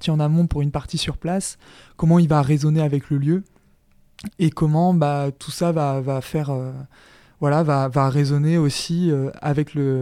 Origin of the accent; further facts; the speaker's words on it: Château-Gontier, Pays de la Loire, France; je suis né à Château-Gontier, j'ai vécu même à Dan, pour celles et ceux qui connaissent, un tout petit village en bord de Mayenne.